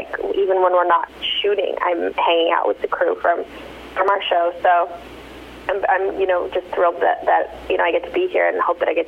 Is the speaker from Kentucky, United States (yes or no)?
no; Los Angeles, California, United States; now in Atlanta, United States; Los Angeles.